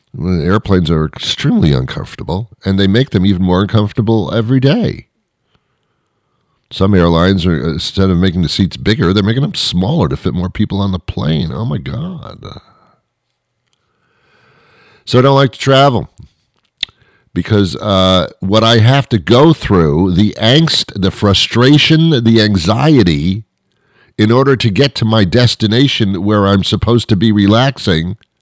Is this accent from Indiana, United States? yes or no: no; New York City, New York, United States; Well, I'm a New Yorker too, so I get where you're coming from.